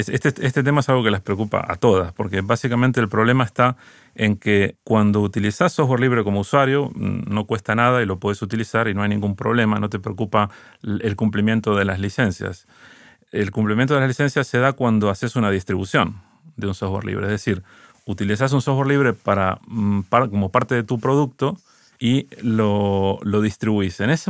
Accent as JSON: {"language": "Spanish", "country": "Argentina", "also_born_or_lived": "Sweden", "moved": "yes", "lives_now": "Spain", "said": "Argentino. Y luego de un largo camino terminé en el 2007 en Suecia y bueno, y ahora estoy aquí en España."}